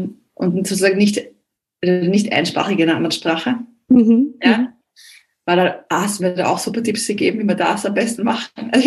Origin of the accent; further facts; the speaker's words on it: Vienna, Austria; ich bin Wienerin